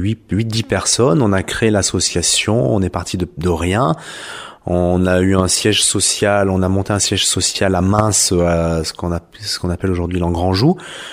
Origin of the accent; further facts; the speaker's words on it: Prébois, Auvergne-Rhône-Alpes, France; puisque je suis de Prébois